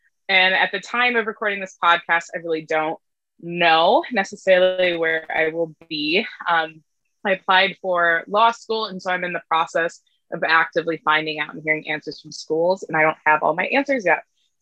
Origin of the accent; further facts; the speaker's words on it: Janesville, Wisconsin, United States; I am from Janesville, Wisconsin. So that's about 40 minutes south, can be 30, depending on how quick you drive from Madison.